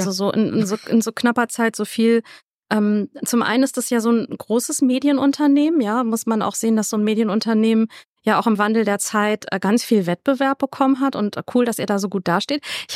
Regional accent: Berlin, Germany; ich als Berlinerin bin ja auch ein bisschen weit weg so.

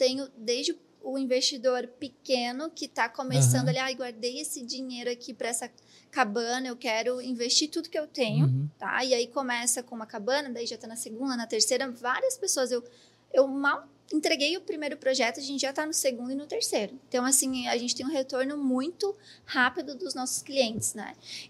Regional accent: Urubici, Santa Catarina, Brazil; also born or lived in Paraná; ah, eu sou de Urubici

